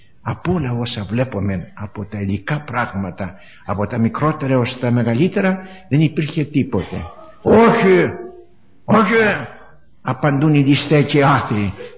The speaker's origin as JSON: {"language": "Greek", "town": "Paros", "region": "South Aegean", "country": "Greece", "said": "κάτω στην πατρίδα μου την Πάρο"}